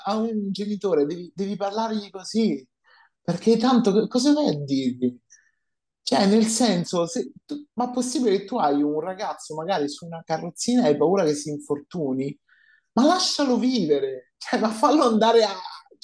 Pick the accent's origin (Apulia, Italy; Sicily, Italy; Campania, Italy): Campania, Italy; Naples; moved away; io sono napoletana e nonostante io vivi ormai da 22 anni nelle Marche e quindi sono per metà marchigiana